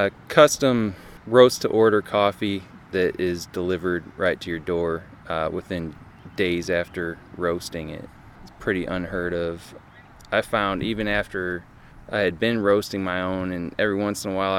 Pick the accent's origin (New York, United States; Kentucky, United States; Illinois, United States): Illinois, United States; Peoria; Lived in Peoria most of my life. Little excursions to other places, but was born and raised in Peoria.